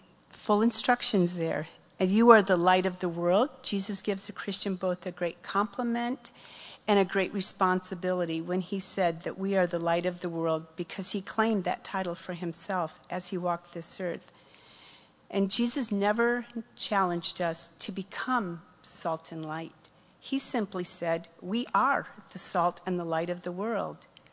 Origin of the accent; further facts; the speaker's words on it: Michigan, United States; I was thinking about the time I grew up in Michigan. Michigan is surrounded by the three Great Lakes, and there are a lot of lighthouses on the shores around the state of Michigan.